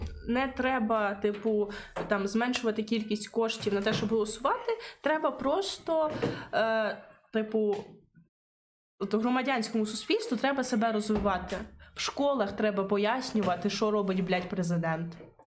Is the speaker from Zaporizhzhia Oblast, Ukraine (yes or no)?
yes; Zaporizhzhia, Zaporizhzhia Oblast, Ukraine; Я з Запоріжжя.